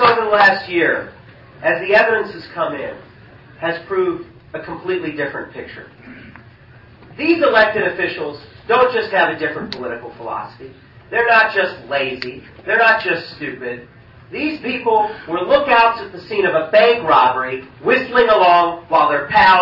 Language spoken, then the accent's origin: English; Norman, Oklahoma, United States; moved away as an adult; now in Ohio, United States; I was born in Oklahoma City, Oklahoma, raised in Norman, Oklahoma. And I moved to Ohio to work for Dick Celeste when he was governor.